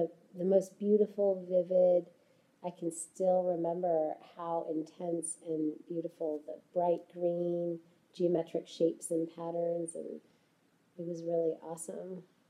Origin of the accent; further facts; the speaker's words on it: Jackson, Wyoming, United States; born there; I was born in Jackson, Wyoming, and I love it that I started this journey on Earth in some of the most remarkable mountains on the planet.